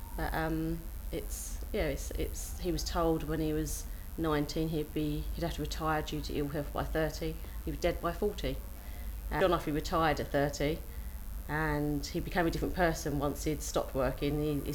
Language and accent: English; Barking, London, United Kingdom; I'm from Barking in Essex, which is more like East London. From a good, honest, hard-working family.